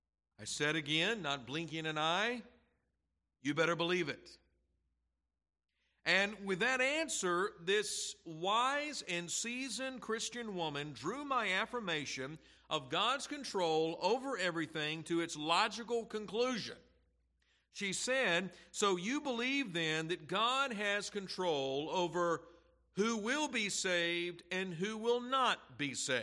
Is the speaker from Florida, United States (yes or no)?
no; Snellville, Georgia, United States; in my hometown of Snellville, Georgia, which is just 39 minutes east of Atlanta.